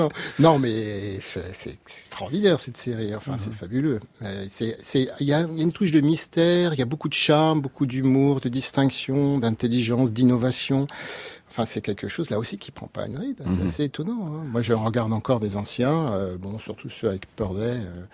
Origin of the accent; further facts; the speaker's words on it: France; je suis breton basque